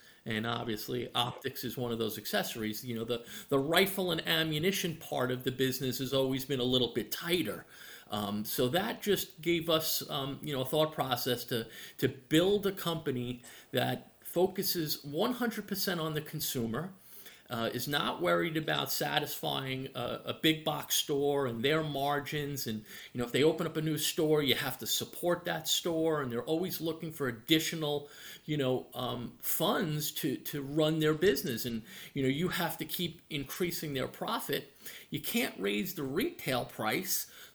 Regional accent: New York, United States; I actually grew up in New York, right on the border of Brooklyn and Queens.

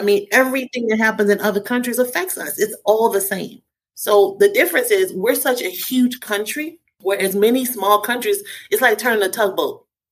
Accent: New Orleans, Louisiana, United States; I'm from New Orleans. So my whole life, when the weatherman said a hurricane is coming, guess what we did? We hightailed it out of there.

